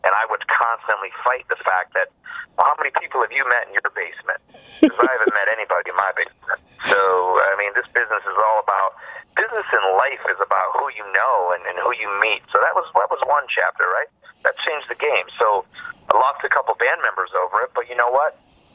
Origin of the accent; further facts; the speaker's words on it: Midwest, United States; Because when we were growing up in the Midwest, that's what we had, man.